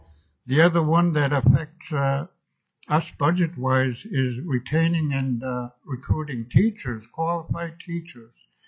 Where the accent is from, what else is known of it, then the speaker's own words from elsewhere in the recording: Akiak, Alaska, United States; And I'm from Akiak. We serve three communities, Tuxak, Akiak, and Akichuk. We're a small school